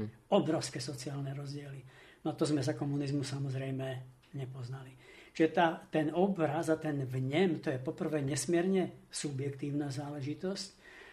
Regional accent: Spiš, Slovakia; ja keď teraz sa vyberiem raz za uhorský rok na Spiš, odkiaľ pochádzam, alebo ďalej na východ, nestačím sa čudovať

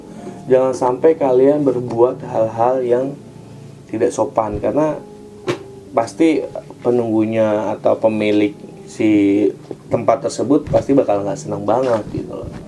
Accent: Yogyakarta, Special Region of Yogyakarta, Indonesia; ke kampung gue aja yuk di Jogja.

